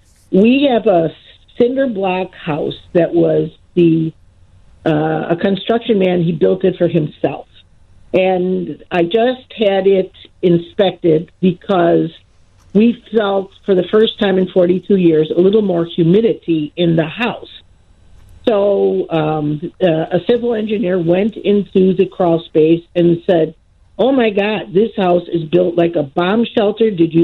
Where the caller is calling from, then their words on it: Harwood Heights, Illinois, United States; Harwood Heights, Illinois.